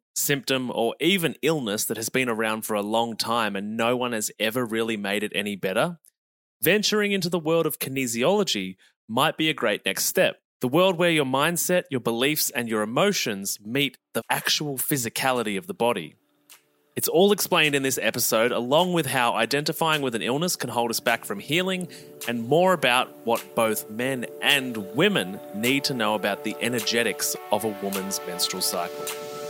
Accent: Victoria, Australia; now in Melbourne, Australia; She's based here in Melbourne and actually originates approximately from my hometown, somewhere in the heart of Gippsland.

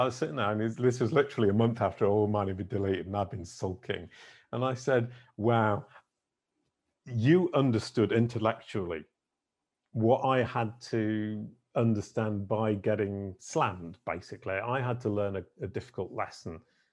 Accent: United Kingdom; And being British, I feel terribly guilty about the fact.

